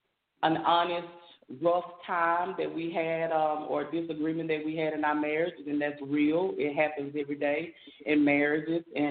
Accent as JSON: {"language": "English", "town": "Amory", "region": "Mississippi", "country": "United States", "lives_now": "Olive Branch, United States", "said": "No, not originally from Olive Branch. I'm also from Amory, Mississippi."}